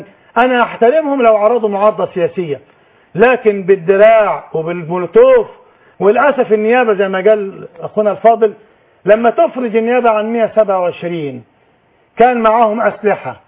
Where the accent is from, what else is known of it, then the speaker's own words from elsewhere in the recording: Egypt; نحن مصريون